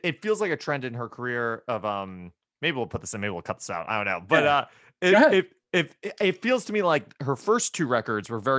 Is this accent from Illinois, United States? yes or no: no; New York, United States; I grew up seeing musicals in New York.